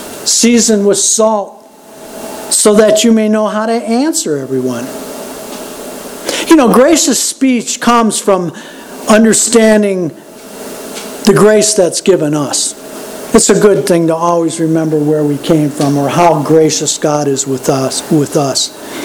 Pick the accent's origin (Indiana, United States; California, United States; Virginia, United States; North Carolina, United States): Virginia, United States; Chesapeake; I grew up in Chesapeake. I mean, we ate pizza till we could hardly walk, you know?